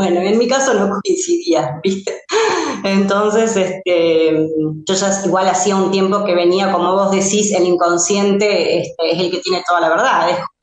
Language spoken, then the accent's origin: Spanish; Rufino, Santa Fe, Argentina; yo venía mucho acá a mi ciudad, yo estudiaba en Rosario, ¿no? Soy de acá de Rufino, provincia de Santa Fe